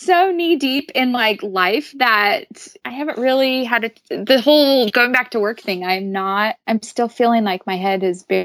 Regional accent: Pacific Northwest, United States; See, and I'm from the Pacific Northwest here, and we're like all coffee people

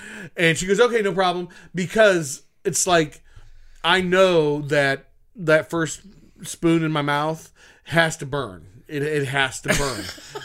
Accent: Akron, Ohio, United States

